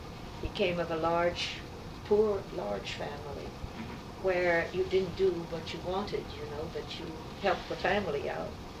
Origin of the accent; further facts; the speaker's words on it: New York City, New York, United States; born there; I was born in New York City. Mm-hmm. French parents, mm-hmm. quite young French parents, and they had been in the States only about 2 years